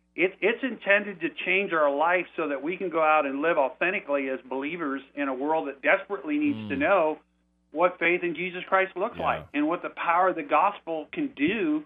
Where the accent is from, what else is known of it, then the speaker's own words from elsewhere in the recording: Texas, United States; I'm from Texas, so what's going on in the news coming out of Uvalde is so impactful to me